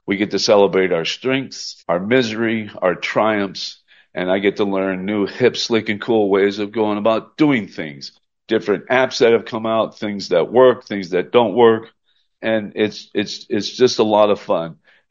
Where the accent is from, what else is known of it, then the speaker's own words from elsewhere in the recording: Alaska, United States; You know, I grew up here in Alaska.